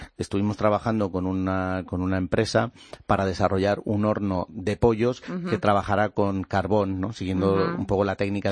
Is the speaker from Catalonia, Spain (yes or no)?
yes; Barcelona, Catalonia, Spain; now in Madrid, Spain; Crecí en las Corts